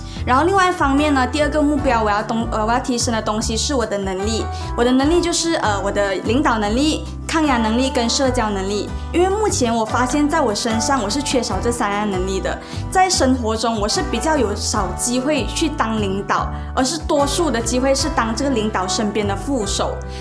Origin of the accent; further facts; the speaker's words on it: Kuala Lumpur, Malaysia; 今年24岁，我目前是一名大学生，就读的科系是 Counseling and Psychology